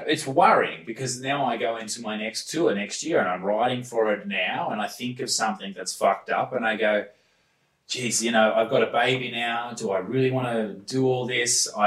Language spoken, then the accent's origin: English; Newcastle upon Tyne, North East England, United Kingdom; mate, I'm from Newcastle.